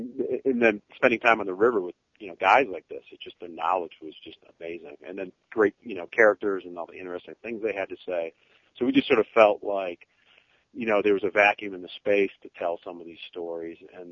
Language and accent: English; Grand Rapids, Michigan, United States; I mean, I grew up in Michigan, I came from a fly fishing family. You know, back in the 80s, I lived in Grand Rapids, which is sort of right, you know, kind of smack dab in the middle of Michigan